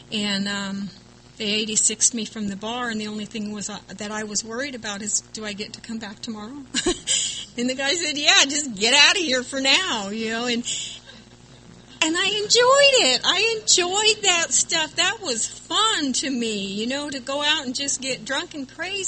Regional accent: Santa Barbara, California, United States; I grew up in Santa Barbara, and they have a Fiesta Days there

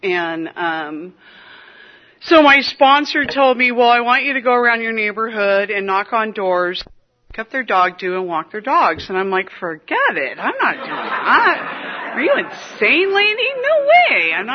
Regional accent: California, United States; Well, when I was a kid, I grew up in the Santa Cruz Mountains, and there was packs of dogs that would run the mountains.

